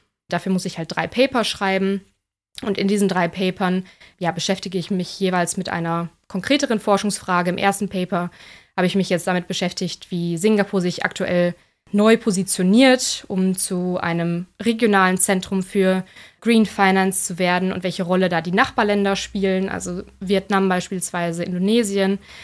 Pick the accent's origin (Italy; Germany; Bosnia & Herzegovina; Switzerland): Germany; North Rhine-Westphalia; Es war nah an meiner Heimat. Ich komme selber aus dem Münsterland.